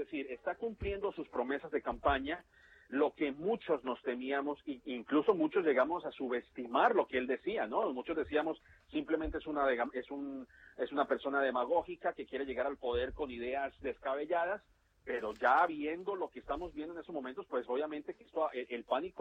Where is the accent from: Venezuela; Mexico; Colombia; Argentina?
Colombia; now in United States; Yo soy de Colombia, pero vivo en Estados Unidos desde hace más de 20 años.